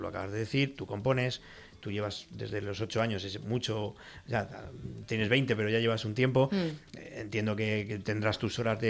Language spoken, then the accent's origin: Spanish; Valencian Community, Spain; pues eso como valencianos bueno, nos tiene que honrar.